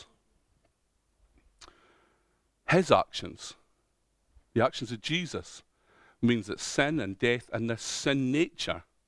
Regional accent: Scotland, United Kingdom; I was born in Scotland. I've got a Scottish dad. I'm Scottish.

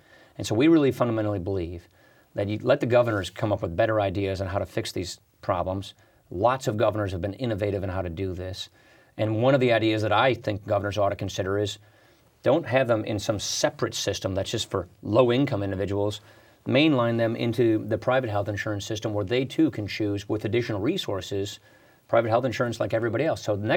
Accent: Wisconsin, United States; Look, I come from Wisconsin. It's a little different than California

